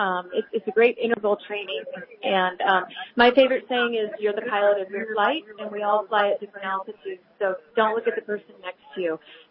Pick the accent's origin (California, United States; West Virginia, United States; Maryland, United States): California, United States; Redding; I was raised here in Redding.